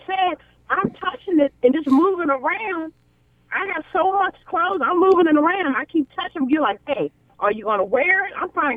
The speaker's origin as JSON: {"language": "English", "region": "Maryland", "country": "United States", "said": "Sir, I'm trying to relocate from California to Maryland. I'm originally from Maryland, so I have two houses."}